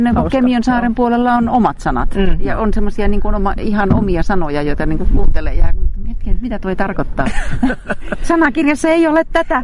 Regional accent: Lapland, Finland; accent: Peräpohjola dialect; Ja siis tuota, jo Peräpohjolan murre on se minun kotikieli.

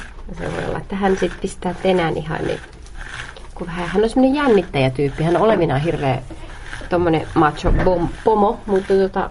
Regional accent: Outokumpu, North Karelia, Finland; born there; Minä olen syntynyt Karjalassa, Outokummussa.

